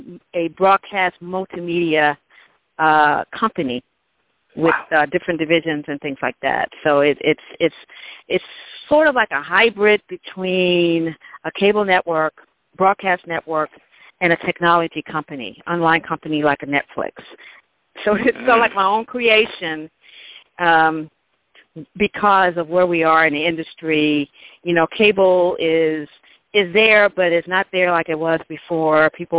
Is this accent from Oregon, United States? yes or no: no; Stuttgart, Arkansas, United States; I'm actually originally from Arkansas.